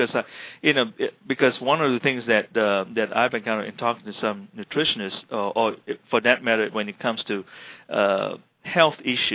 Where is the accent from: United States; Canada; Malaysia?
Malaysia; growing up in Malaysia with my mom in Malaysia